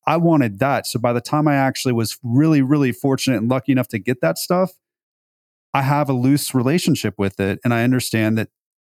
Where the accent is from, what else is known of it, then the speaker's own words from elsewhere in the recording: Beverly Hills, California, United States; But like growing up in Beverly Hills, I saw a lot of people that had a lot of stuff that weren't happy.